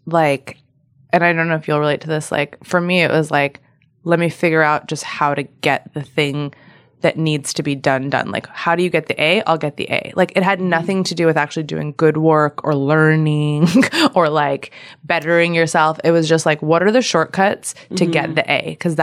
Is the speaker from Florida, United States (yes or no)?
no; Torrance, California, United States; I'm from Torrance.